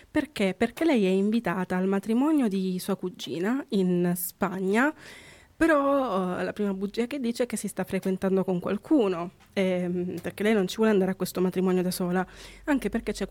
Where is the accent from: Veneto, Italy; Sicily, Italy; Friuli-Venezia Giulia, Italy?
Sicily, Italy; che noi un po' da siciliani possiamo secondo me ritrovare